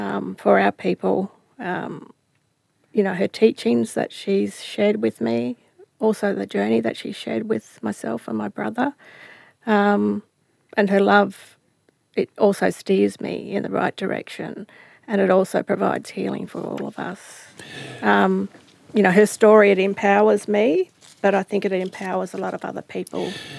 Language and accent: English; Darwin, Northern Territory, Australia; all my friends growing up in Darwin, we found out later when we become adults that we're all Stolen Generations families.